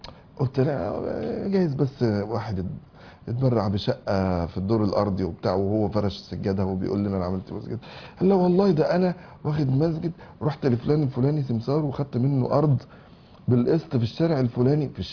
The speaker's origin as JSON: {"language": "Arabic", "country": "Egypt", "said": "إحنا عندنا في مصر مثل بنقوله"}